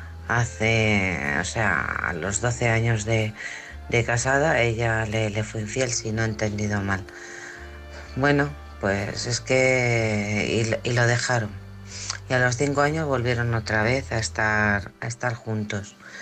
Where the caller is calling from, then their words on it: Alcorcón, Community of Madrid, Spain; de Alcorcón.